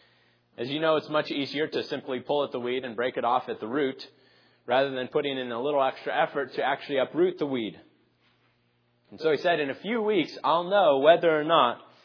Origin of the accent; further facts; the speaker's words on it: Phoenix, Arizona, United States; When I was growing up in Phoenix, I worked off and on for an elderly man